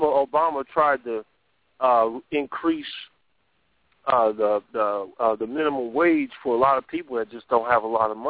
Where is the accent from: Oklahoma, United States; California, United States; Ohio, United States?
Ohio, United States; Cincinnati; from Cincinnati, Ohio.